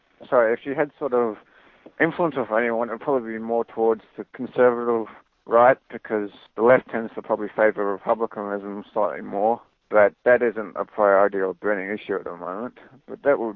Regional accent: Australia; also born or lived in Perth, Australia; now in New Zealand; I actually sort of grew up in Australia, actually. I was born in Perth.

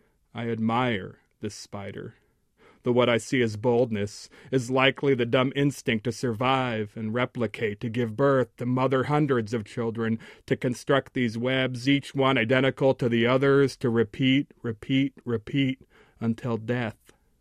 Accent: United States; My idea of who I was as an Indian never fit with the mass culture's idea of being Indian.

